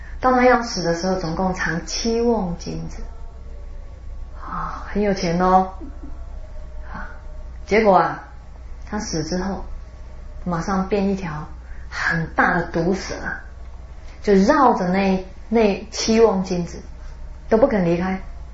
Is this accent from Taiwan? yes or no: yes; Taiwan; 我们台湾那里呢有一个居士移民